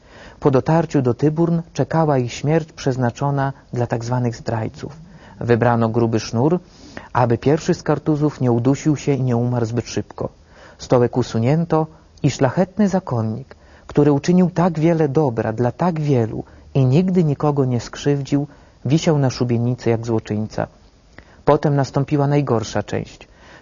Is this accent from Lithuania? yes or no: no; Węgrów, Masovian Voivodeship, Poland; Ja pochodzę ze wschodu Polski, Węgrów, diecezja drohiczyńska, dawna siedlecka.